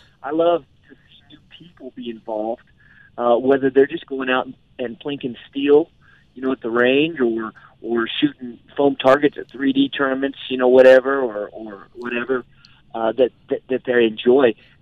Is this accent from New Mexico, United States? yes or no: yes; New Mexico, United States; But I'm from New Mexico, so I also understand that.